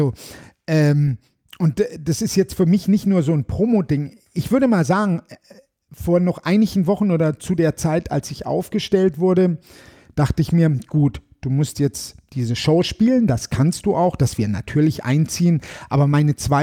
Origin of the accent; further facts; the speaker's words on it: Munich, Bavaria, Germany; born there; Geboren bin ich in Bayern. Herkommen tue ich von überall. Ich wohne eigentlich auch nicht an einem festen Ort.